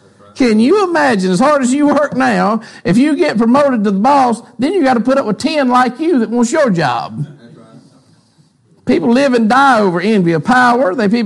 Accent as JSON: {"language": "English", "town": "Bronx", "region": "New York", "country": "United States", "said": "We're from the Bronx."}